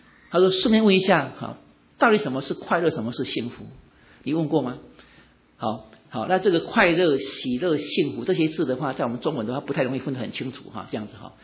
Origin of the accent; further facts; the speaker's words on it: Taiwan; now in United States; 我小的时候在台湾，那时候五零代的话，就将来长大以后到美国去